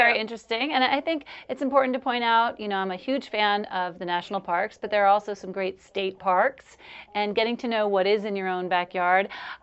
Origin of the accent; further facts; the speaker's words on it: New Orleans, Louisiana, United States; And then another favorite, which I know is one of your favorites as well, New Orleans, my hometown.